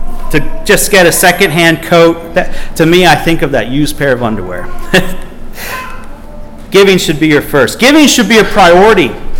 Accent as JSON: {"language": "English", "town": "Philadelphia", "region": "Pennsylvania", "country": "United States", "tie": "born or raised there", "also_born_or_lived": "Miami", "said": "My family, we grew up in Philadelphia. I was born in Miami, Florida, grew up in Philadelphia."}